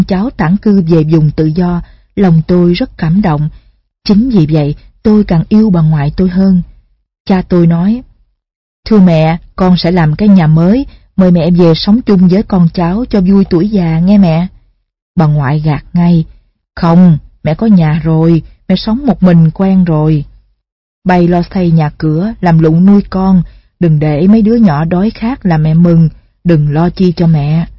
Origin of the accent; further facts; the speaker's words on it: Tam Ky, Quang Nam, Vietnam; Tôi sinh ra và lớn lên ở Tam Kỳ